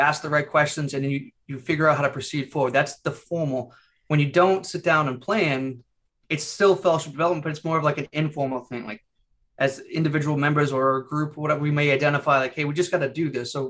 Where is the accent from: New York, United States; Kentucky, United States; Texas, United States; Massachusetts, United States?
Massachusetts, United States; Lowell; So I'm from Lowell, Massachusetts originally. It's a city.